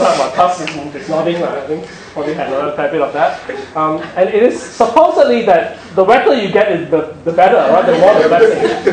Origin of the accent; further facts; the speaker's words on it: Malaysia; I grew up in Malaysia